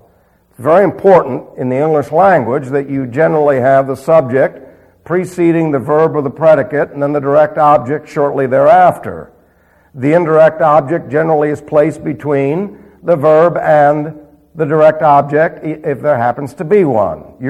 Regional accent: New York City, New York, United States; But I was raised in New York City.

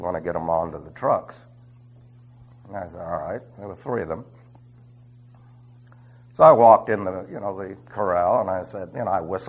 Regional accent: New York City, New York, United States; Yeah, I was raised in New York City, but remember, when I became a believer, I decided to do some missionary work, and I was on a ranch.

